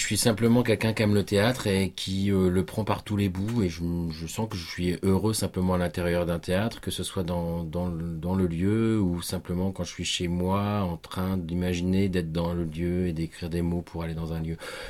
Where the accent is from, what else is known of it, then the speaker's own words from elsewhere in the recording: Tours, Centre-Val de Loire, France; je viens de Tours puisque je suis né à l'hôpital Velpeau, c'est pas une blague, c'est vrai. Donc après quelques allers-retours dans la capitale et des choses comme ça, je me suis réétabli à Tours.